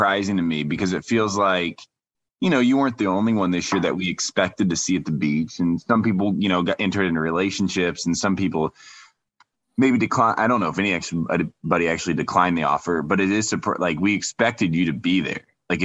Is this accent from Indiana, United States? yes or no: yes; Indiana, United States; Yeah, so I'm from Northern Indiana.